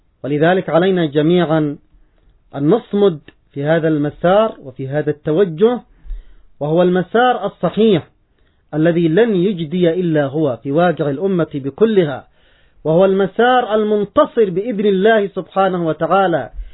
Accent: Yemen

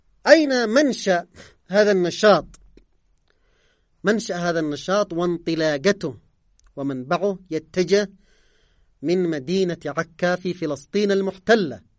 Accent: Yemen; هناك اليوم عندنا في اليمن أشكال كثيرة من الحرب التي تستهدفنا

